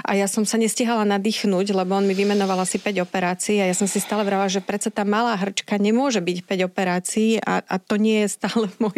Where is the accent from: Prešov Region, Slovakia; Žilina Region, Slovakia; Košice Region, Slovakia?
Prešov Region, Slovakia; Poprad; ja som z Popradu, chcela som to riešiť aj v Poprade